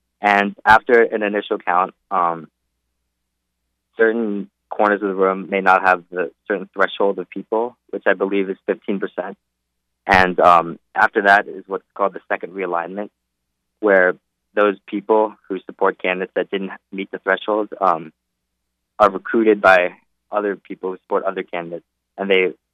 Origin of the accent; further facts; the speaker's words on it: Los Angeles, California, United States; So I'm from Los Angeles, California.